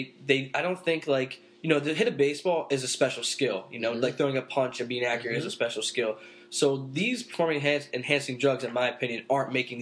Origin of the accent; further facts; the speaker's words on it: New Jersey, United States; He's a New York dude. We're from New Jersey.